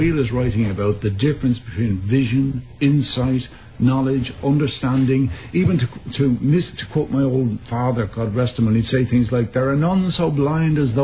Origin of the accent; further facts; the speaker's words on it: Ireland; Those of us from Ireland, of course, don't agree with that.